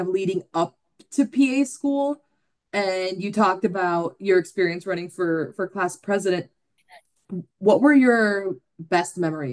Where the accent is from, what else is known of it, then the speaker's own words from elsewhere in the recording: Brazil; English is a second language; I'm from Brazil originally, so in Latin America we're almost kind of forced to be social.